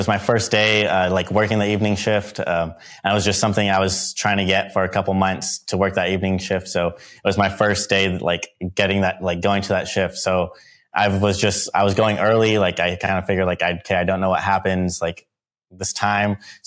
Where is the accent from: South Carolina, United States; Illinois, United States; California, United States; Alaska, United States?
California, United States; Ventura; I was born and raised here in Ventura, California. Grew up here my entire life